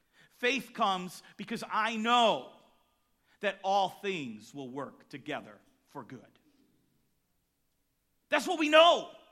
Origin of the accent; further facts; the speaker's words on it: Los Angeles, California, United States; because we grew up in Los Angeles. The Los Angeles River was just a big cement thing